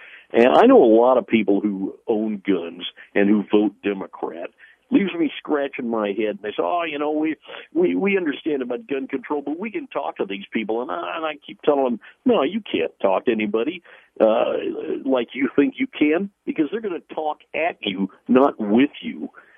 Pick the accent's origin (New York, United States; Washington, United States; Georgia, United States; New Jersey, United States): Washington, United States; I grew up out here in Washington State when Scoop Jackson and Warren Magnuson were our senators out here.